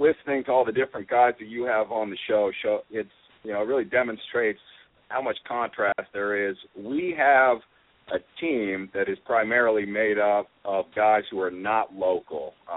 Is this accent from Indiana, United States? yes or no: no; California, United States; now in Portland, United States; I'm from California, so most of my friends, some of whom are listening tonight, they'd always ask me